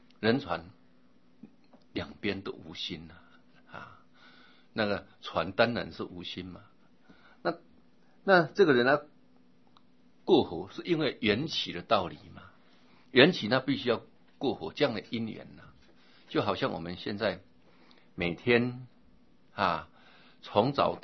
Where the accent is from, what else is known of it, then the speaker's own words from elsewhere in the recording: Taiwan; 那个蚬我们台湾话叫喇